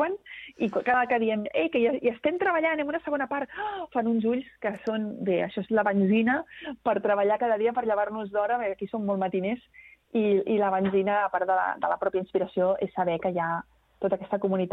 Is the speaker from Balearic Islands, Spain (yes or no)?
no; Sabadell, Catalonia, Spain; uns quants poetes de la meva ciutat natal, de Sabadell